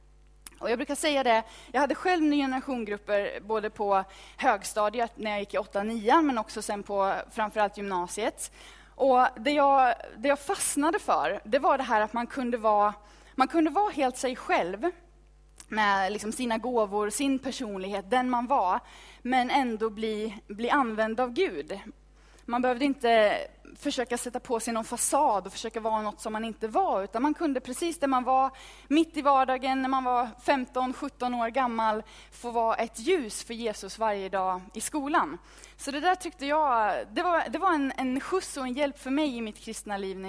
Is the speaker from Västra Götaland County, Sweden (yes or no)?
yes; Falköping, Västra Götaland County, Sweden; accent: Västgöta dialect; Jag är född och uppvuxen i Falköping. En liten ort i Västergötland där det finns mer kossor än människor.